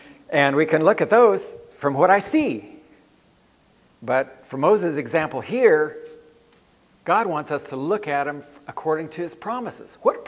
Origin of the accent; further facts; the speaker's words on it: Wolaita, Ethiopia; moved away; a man that grew up in the place where I grew up in Ethiopia, Wellita.